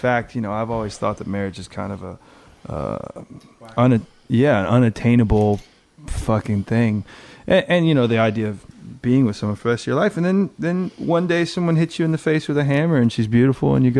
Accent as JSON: {"language": "English", "region": "New York", "country": "United States", "lives_now": "Wilmington, United States", "said": "Well, I came to Wilmington from Brooklyn."}